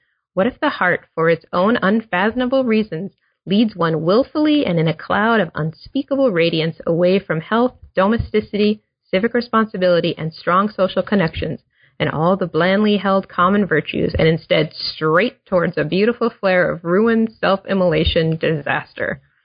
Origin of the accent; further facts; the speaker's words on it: Minnesota, United States; So I grew up in Minnesota, so I'm hoping you can defend this a little to me.